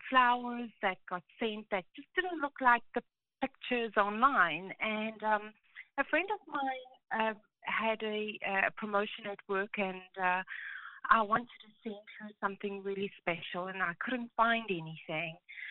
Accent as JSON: {"language": "English", "country": "South Africa", "said": "As you can see, it sounds like I'm not from America. I'm actually from South Africa."}